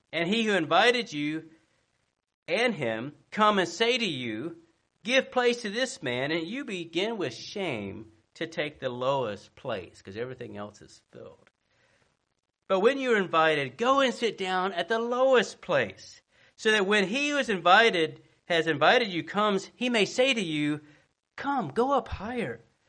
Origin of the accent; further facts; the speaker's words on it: Blountstown, Florida, United States; I grew up in Bluntstown, and we waved at everybody.